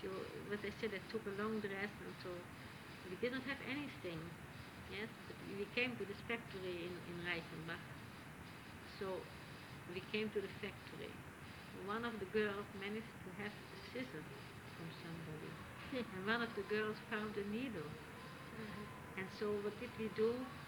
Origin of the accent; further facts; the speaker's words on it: Netherlands; English is a second language; And then I went back to my hometown where this friend, their mother died already in 39.